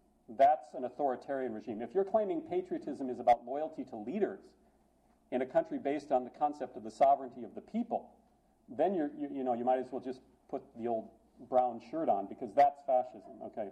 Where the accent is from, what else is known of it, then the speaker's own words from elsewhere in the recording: North Dakota, United States; now in Texas, United States; I'm from North Dakota. It's prairie. It's this beautiful, flat, usually covered with snow kind of place, right?